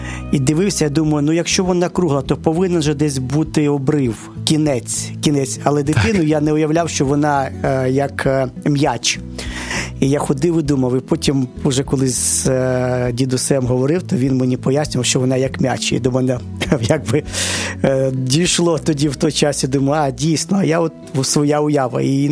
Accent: Kyiv, Ukraine; born there; я народився в Києві, скажімо, дошкільне своє життя я проводив у бабусі, жив там майже постійно

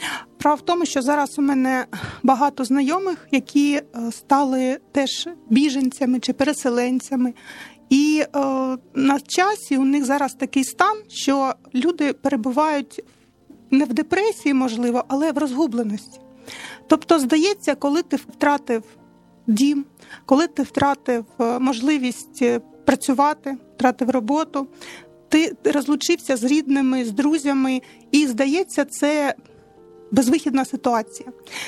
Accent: Luhansk Oblast, Ukraine; born there; moved away as an adult; Я народилась на Луганщині, це моя батьківщина. А в 14-му році я полишила, стала, скажімо так, біженцем.

